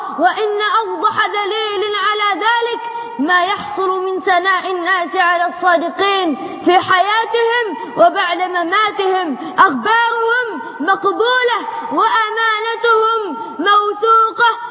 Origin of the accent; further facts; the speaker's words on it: Egypt; بلدنا مصر